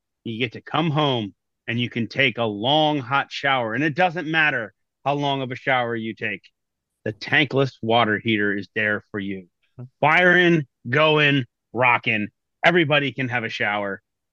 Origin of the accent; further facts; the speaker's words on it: Pinos Altos, New Mexico, United States; Now, growing up in Pinos Altos